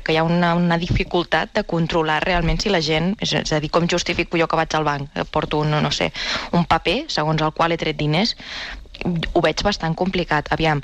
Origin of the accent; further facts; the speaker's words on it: Igualada, Catalonia, Spain; Jo recordo, jo sóc d'Igualada